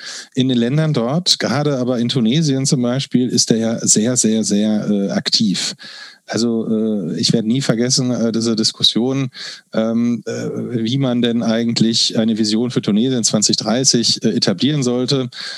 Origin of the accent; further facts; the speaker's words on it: Germany; Und das klingt für uns als Deutsche so völlig fremd und völlig bizarr.